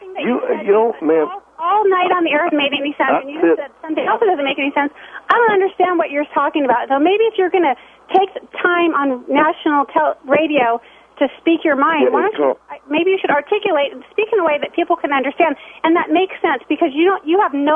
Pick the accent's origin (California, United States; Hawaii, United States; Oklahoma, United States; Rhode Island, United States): Hawaii, United States; born there; I was born in Hawaii.